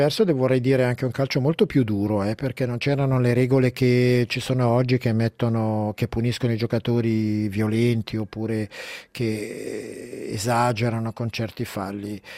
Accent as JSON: {"language": "Italian", "region": "Ticino", "country": "Switzerland", "said": "magari anche come ticinese"}